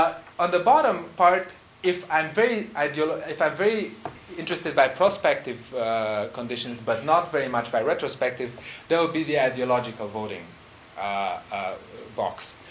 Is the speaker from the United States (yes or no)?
no; Romania; obviously, I'm from Romania, so that's where the initial interest came from